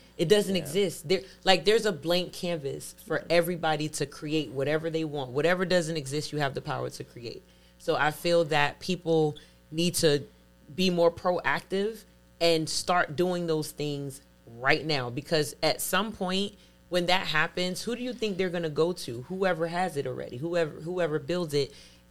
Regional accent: Brooklyn, New York, United States; I'm from Brooklyn, so I remember like the paddy wagons going through the projects, just rounding up the same people every single weekend.

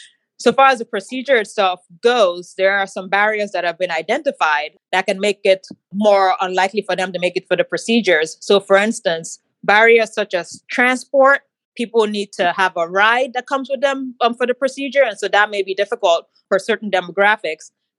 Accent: Nigeria; So I'm actually a Nigerian. So my favorite food is a Nigerian food called jollof rice.

